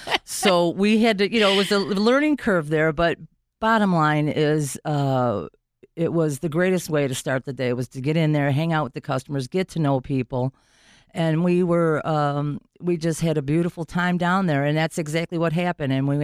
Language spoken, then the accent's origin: English; Detroit, Michigan, United States; Yeah, I'm born and raised in Detroit. I grew up on the east side.